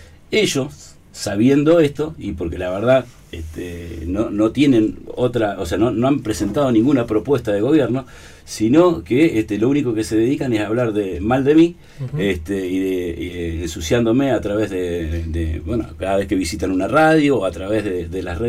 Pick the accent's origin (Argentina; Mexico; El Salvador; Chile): Argentina; Lago Puelo, Chubut; aparte yo vivo en Lago Puelo, soy de Lago Puelo de toda la vida